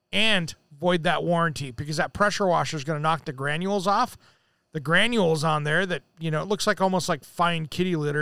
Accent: Washington, United States; I grew up in Eastern Washington over in K1A country.

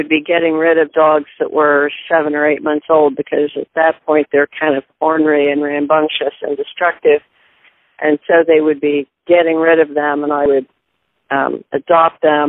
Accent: Marietta, Ohio, United States; also born or lived in Defiance, Ohio / Williamstown, West Virginia; So I was born in Defiance, Ohio, but by the time I was 2-3 years old, we were in Marietta. And so I grew up mostly in the Marietta, Ohio, Williamstown, West Virginia area.

